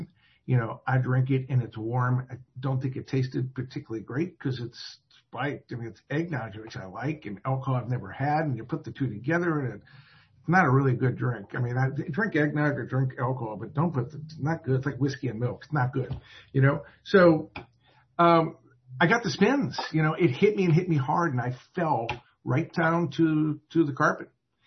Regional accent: Syracuse, New York, United States; born there; I do know I was born in 1956 in Syracuse, New York, so I'm a confirmed Yankee. I was born into an athletic Italian-American family

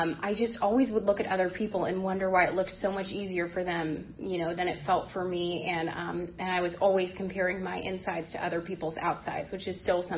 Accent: McLean, Virginia, United States; I grew up in McLean, Virginia, in a nice area, and I played sports

